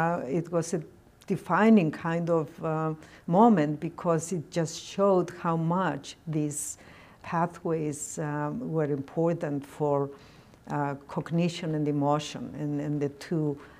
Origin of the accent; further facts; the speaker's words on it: Cyprus; I came from Cyprus.